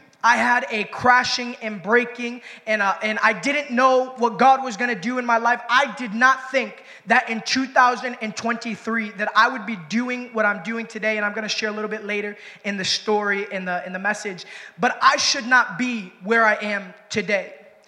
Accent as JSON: {"language": "English", "town": "Waterbury", "region": "Connecticut", "country": "United States", "said": "I'm from Waterbury, Connecticut, so this is home. This is home."}